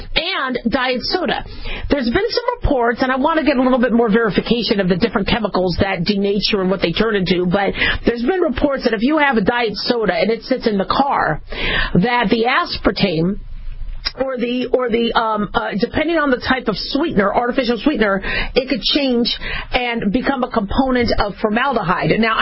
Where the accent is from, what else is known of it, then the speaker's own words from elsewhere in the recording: Phoenix, Arizona, United States; also born or lived in Las Vegas; I grew up in Phoenix, Arizona, as well as Vegas, and I don't leave lipstick in the car.